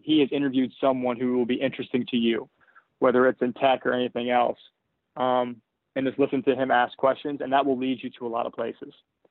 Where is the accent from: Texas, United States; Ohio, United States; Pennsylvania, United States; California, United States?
Ohio, United States; Columbus; I'm from Columbus, Ohio. I did my undergrad at Ohio State.